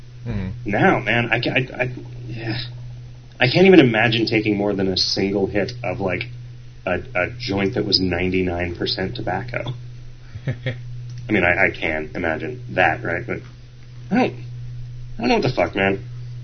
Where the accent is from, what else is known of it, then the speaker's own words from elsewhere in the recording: Jamaica; because I'm Jamaican and I don't like football.